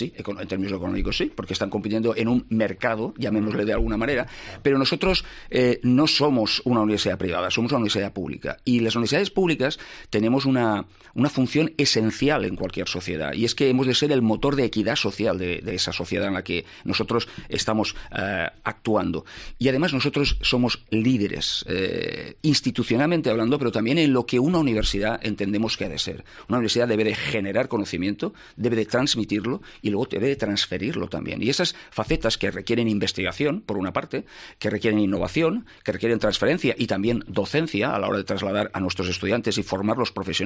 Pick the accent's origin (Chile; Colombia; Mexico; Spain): Spain; Ontinyent, Valencian Community; Yo mismo vine a estudiar a Valencia, lo dije en alguna ocasión, yo soy de Ontinyent, pero claro, esto pasó hace muchos años